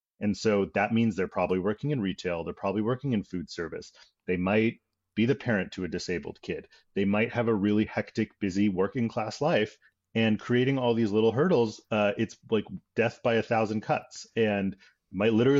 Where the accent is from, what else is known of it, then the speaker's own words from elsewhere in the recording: Philadelphia, Pennsylvania, United States; he held a press conference on Wednesday in Philly, shout out to my hometown